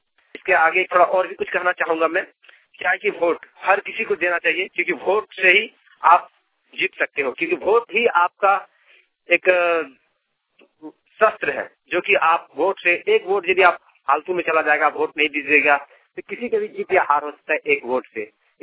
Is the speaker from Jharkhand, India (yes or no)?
yes; Dhanbad, Jharkhand, India; ग्राम पंचायत तारगा, जिला धनबाद का रहने वाला हूँ।